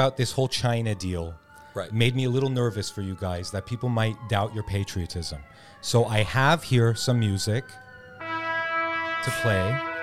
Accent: Iran; moved away; I'm from Iran. I'm being real. I can say this.

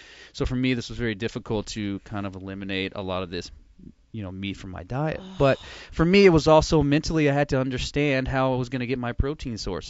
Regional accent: Texas, United States; I'm from Texas, first of all.

